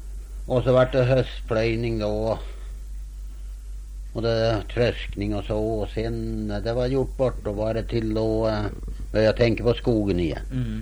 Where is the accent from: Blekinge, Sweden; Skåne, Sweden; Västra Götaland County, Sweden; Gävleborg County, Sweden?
Gävleborg County, Sweden; Fjällby; born there; Jag är född i Åkerbrännan, Fjällby, 3 mil från Ljusdalsplatsen.